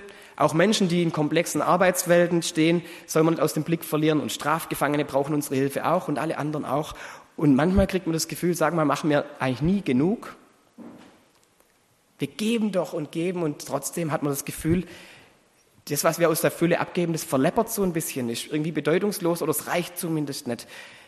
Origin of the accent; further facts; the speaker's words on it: Baden-Württemberg, Germany; In der Nähe von meinem Heimatort, da gibt es ein schönes Kloster